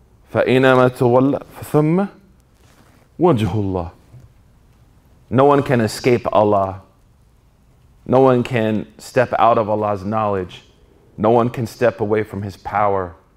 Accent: New York, United States; I'm from New York.

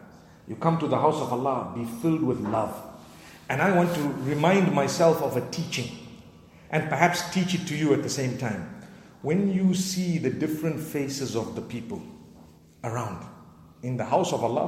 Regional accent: Zimbabwe; I come from Zimbabwe. You might be wondering what's so fortunate about that.

